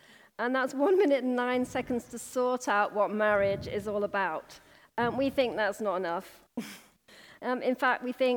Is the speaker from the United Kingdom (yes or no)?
yes; England, United Kingdom; now in Sheffield, United Kingdom; And we're from Sheffield now. We've been in Sheffield for about 34 years. Before that, I came from the south, and Gareth was from Stockport.